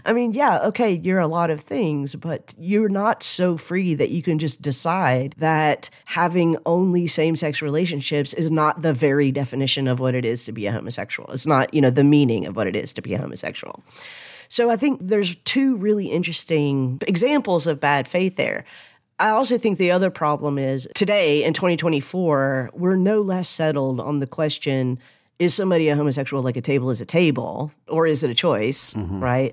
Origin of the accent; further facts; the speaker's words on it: Chicago, Illinois, United States; I'm a medievalist. I'm a Chicagoan. I'm a son of a family of steelworkers or pipe layers